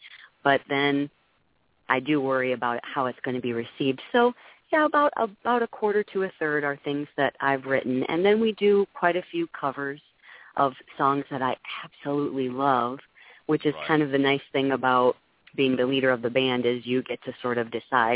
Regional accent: Waverly, Iowa, United States; And then eventually came back and worked in my hometown area, which is in Waverly, Iowa, for kind of a soft rock station.

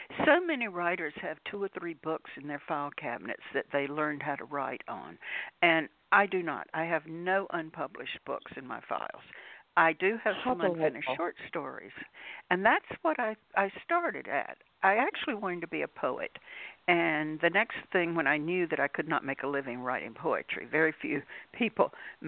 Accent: North Carolina, United States; I am a native Tar Heel

